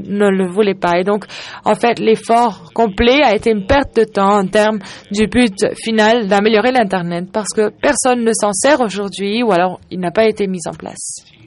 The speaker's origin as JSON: {"language": "French", "country": "Colombia", "said": "je viens de la Colombie."}